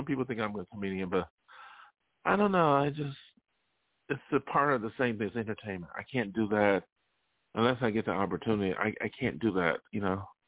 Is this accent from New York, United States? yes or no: yes; New York, United States; If I wanted to do that for a hobby, I would have stayed in my hometown of Western New York.